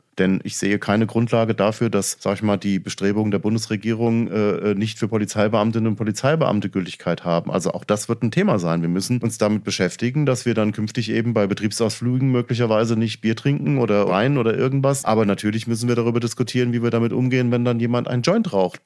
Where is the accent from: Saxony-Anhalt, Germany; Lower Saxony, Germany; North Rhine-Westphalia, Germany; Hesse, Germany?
Hesse, Germany; Frankfurt am Main; Ich bin in einer Großstadt in Frankfurt am Main aufgewachsen